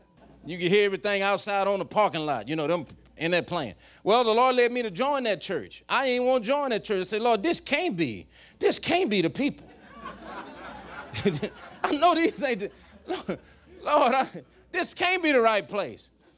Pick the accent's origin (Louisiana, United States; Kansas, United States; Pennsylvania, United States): Louisiana, United States; Bayou Rapids; I'm from Bayou Rapids, Louisiana. Big city.